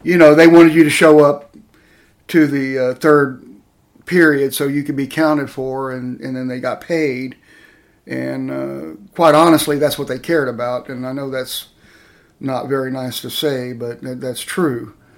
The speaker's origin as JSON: {"language": "English", "town": "Harlingen", "region": "Texas", "country": "United States", "tie": "born or raised there", "said": "I was raised in the Harlingen, Texas, which is down south, Rio Grande Valley, about 25 miles from the border of Mexico and South Padre Island."}